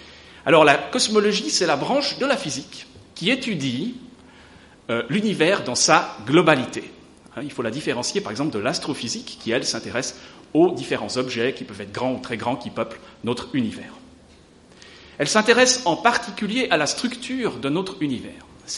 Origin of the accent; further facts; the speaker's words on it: Switzerland; Et comme je suis suisse